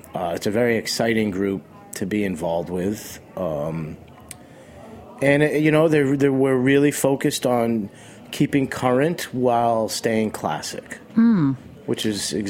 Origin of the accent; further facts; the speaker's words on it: Boston, Massachusetts, United States; born there; now in New York, United States; Yes, I was born in Boston, yes.